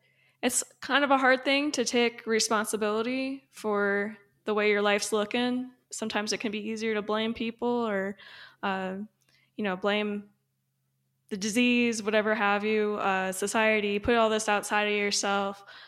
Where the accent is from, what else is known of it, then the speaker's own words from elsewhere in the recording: Midwest, United States; You know, I grew up in the Midwest. First time I did yoga or heard about yoga, I'm like, what in the world?